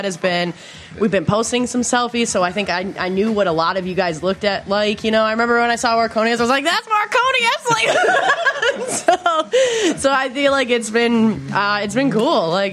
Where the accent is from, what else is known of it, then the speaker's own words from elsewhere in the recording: Detroit, Michigan, United States; I'm from Detroit, and so I was saying that, like, when I was flying, everything was like green and beautiful